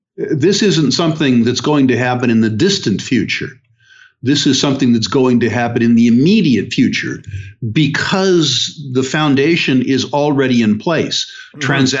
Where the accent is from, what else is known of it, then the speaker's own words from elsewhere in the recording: United States; I'm speaking as an American now